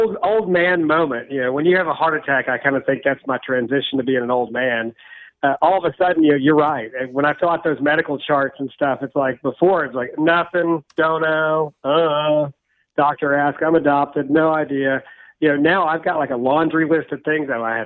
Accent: Texas, United States; I'm from Texas.

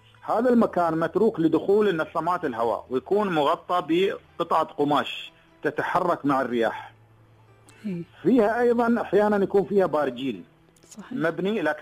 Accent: Ajman, United Arab Emirates; كان عندنا في عجمان ثلاث أماكن معروفة للاصطياف

